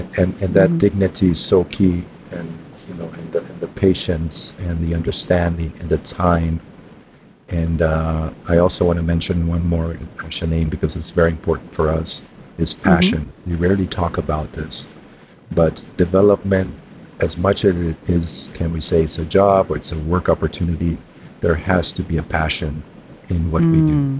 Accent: Germany; especially our Western mindset. I come from Germany.

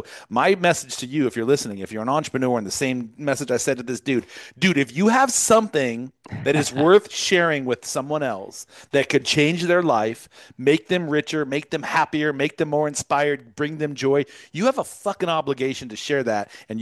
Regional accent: California, United States; I'm from California too, so safe travels back to the motherland.

